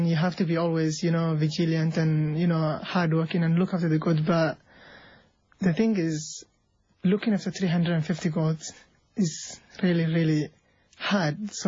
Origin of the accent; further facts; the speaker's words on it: Somalia; English is a second language; I was born in Somalia.